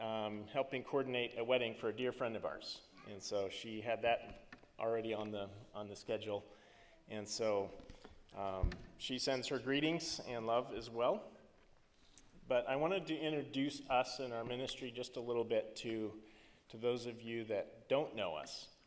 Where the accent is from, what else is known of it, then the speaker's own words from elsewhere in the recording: Mimaropa, Philippines; moved away; at the hospital where I grew up in Palawan, an island in the Philippines.